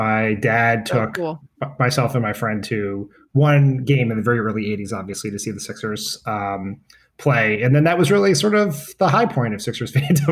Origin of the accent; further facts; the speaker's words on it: Wilmington, Delaware, United States; also born or lived in Brazil / Japan; So I was born in Wilmington. I lived there until I was five. Then we moved to Brazil. My dad worked for a company that sent him overseas. So we were in Brazil for 3 years, home to Delaware for a few years, back to Japan, then to Japan, and then back to Delaware for high school.